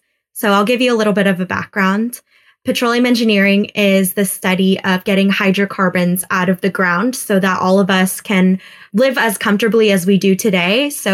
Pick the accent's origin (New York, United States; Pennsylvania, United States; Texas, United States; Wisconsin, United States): Texas, United States; Houston; I grew up in Houston, Texas.